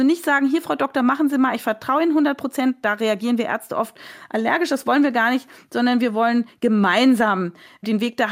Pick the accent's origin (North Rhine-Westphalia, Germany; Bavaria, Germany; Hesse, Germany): Hesse, Germany; Frankfurt; ich bin tatsächlich in Frankfurt oder bei Frankfurt groß geworden, habe da studiert